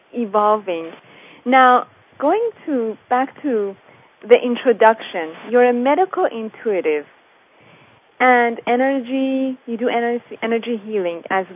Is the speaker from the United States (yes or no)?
no; Iran; I'm coming from Iran.